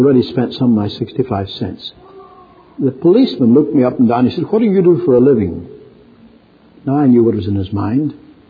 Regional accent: Ireland; He said, "Well, you're not English." I said, "No, I'm from Ireland." He said, "I knew you were a foreigner since you opened your mouth."

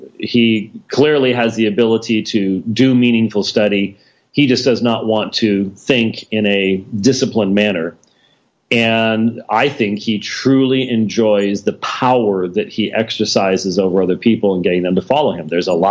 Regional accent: Minneapolis, Minnesota, United States; born there; when I was born in Minneapolis on December 17th, it was frigid cold with lots of snow.

